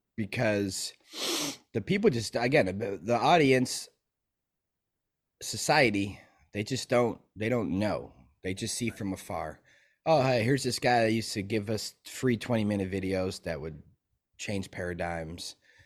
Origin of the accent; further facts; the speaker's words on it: Chicago, Illinois, United States; So I'm born and raised in Chicago. So thoroughbred Chicago.